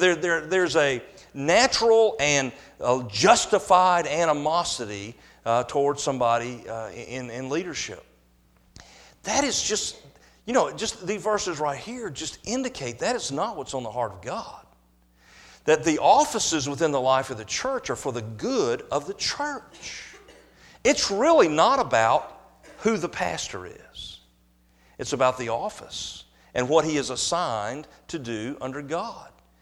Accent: the South, United States; I love the South. I was born in the South. I spent most of my life in the South.

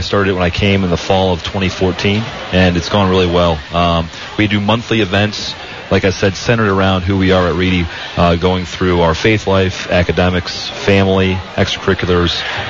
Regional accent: Akron, Ohio, United States; we're both from the Akron area as well

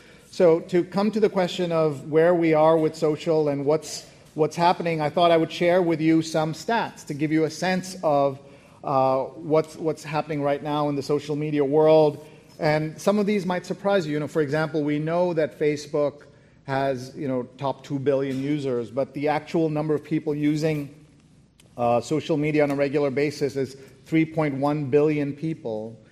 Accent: New York, United States; I'm here from New York, and I love coming to Boston, and I'm here just for a few hours

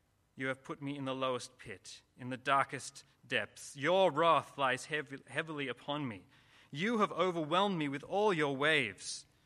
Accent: Sydney, New South Wales, Australia; I'm from Sydney, Australia. I've been here for about 18 months.

